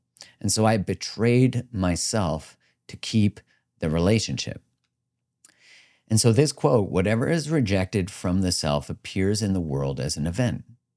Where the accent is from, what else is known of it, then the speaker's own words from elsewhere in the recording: Canada; I grew up in Canada.